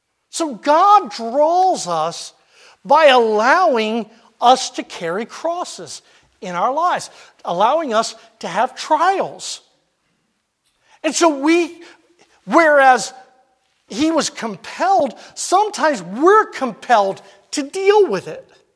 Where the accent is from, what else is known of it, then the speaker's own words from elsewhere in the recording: Maryland, United States; not maybe a half hour from where Sandy and I were born and raised in Maryland